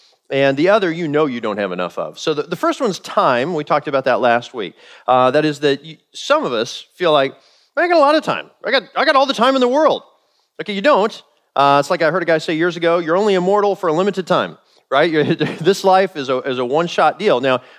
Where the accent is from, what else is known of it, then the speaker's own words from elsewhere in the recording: Kansas City, Missouri, United States; So I'm from Missouri originally. We call it Missouri.